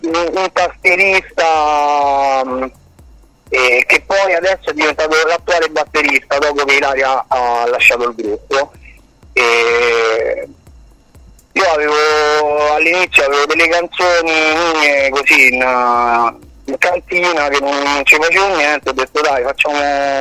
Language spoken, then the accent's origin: Italian; Rome, Lazio, Italy; perché noi siamo romani.